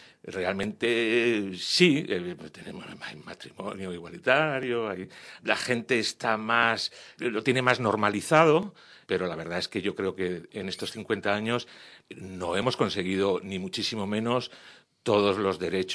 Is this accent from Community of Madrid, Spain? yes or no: yes; Madrid, Community of Madrid, Spain; Soy de aquí de Madrid, tengo 62 años, a punto de cumplir.